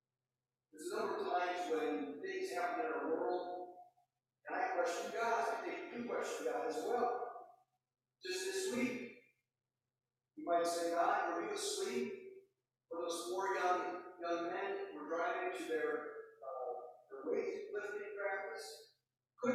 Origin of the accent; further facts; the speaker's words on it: Chicago, Illinois, United States; unfortunately, I'm from Chicago, and I say, really?